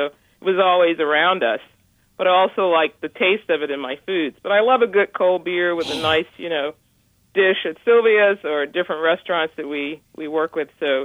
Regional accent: the South, United States; I grew up in the South. A lot of culinary and people in our families from the South all over.

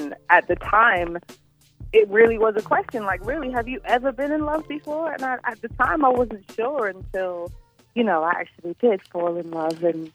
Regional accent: United Kingdom; accent: British; now in Los Angeles, United States; No, I'm actually in Los Angeles now, so it's bright and early.

